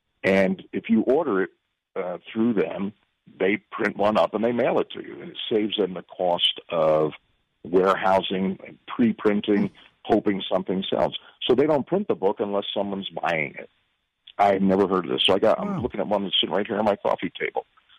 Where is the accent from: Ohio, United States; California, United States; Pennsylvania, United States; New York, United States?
New York, United States; I grew up in Long Island, and when he ended up joining, he was recruited out of Florida.